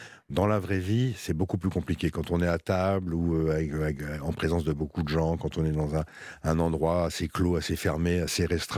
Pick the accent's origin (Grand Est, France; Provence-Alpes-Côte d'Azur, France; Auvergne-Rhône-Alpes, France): Grand Est, France; Strasbourg; J'ai grandi à Strasbourg et j'avais envie d'ailleurs.